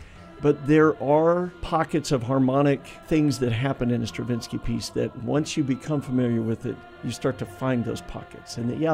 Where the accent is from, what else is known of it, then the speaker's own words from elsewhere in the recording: Fairborn, Ohio, United States; I came from Fairborn High School. I grew up in Fairborn, still live in Fairborn.